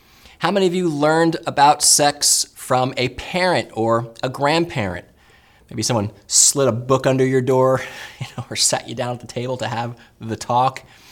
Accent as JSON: {"language": "English", "region": "New Jersey", "country": "United States", "tie": "born or raised there", "said": "I still remember growing up in New Jersey, and I was playing with my sisters"}